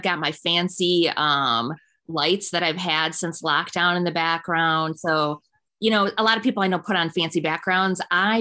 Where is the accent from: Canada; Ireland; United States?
United States; Milwaukee, Wisconsin; You know, I grew up in Milwaukee and I've been a part of community radio since I was in my early 20s.